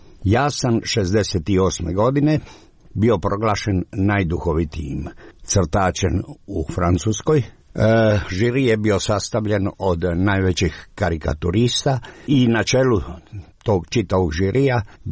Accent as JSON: {"language": "Croatian", "region": "Dalmatia", "country": "Croatia", "said": "Ja sam rekao da sam iz Jugoslavije, iz Dalmacije."}